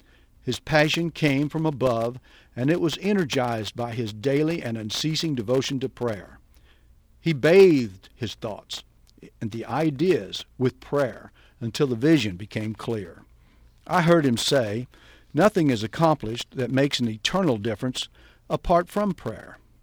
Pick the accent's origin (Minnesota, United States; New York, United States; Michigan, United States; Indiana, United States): Indiana, United States; Vincennes; I had a business to run and a family to raise in my hometown of Vincennes, Indiana, like my parents and grandparents had done.